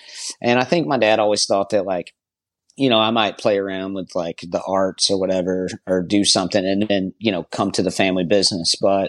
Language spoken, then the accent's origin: English; Rockmart, Georgia, United States; You know, I grew up in Rockmart, Georgia. It's like northwest Georgia, up in the burbs.